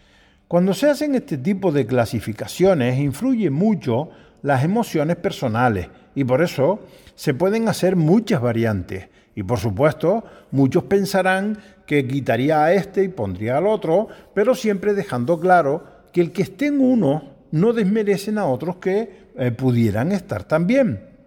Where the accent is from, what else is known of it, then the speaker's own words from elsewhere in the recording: Canary Islands, Spain; en defender que no se pierda nuestro dialecto canario.